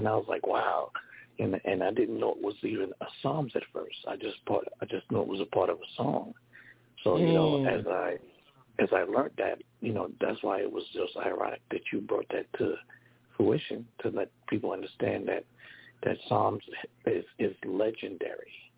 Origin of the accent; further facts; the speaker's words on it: Jamaica; as I always allude to the fact that I'm Jamaican